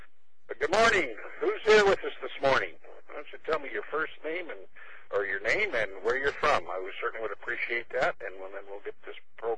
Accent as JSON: {"language": "English", "town": "Olympia", "region": "Washington", "country": "United States", "said": "I'm from Olympia, Washington, and I will be your host this morning"}